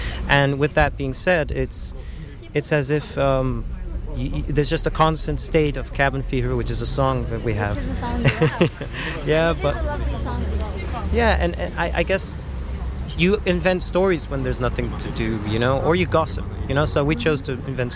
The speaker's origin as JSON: {"language": "English", "country": "Aruba", "said": "because we're from Aruba and everybody always asked about, you know, either where is that or I can't believe you're from there"}